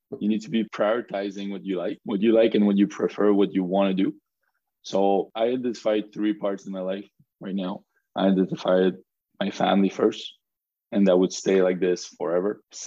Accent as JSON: {"language": "English", "town": "Quebec City", "region": "Quebec", "country": "Canada", "said": "I'm from Quebec City. They all live back there."}